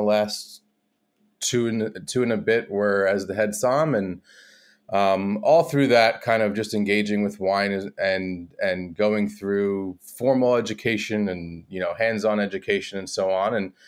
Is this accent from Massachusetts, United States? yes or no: no; New Jersey, United States; Yeah, I grew up in Central Jersey.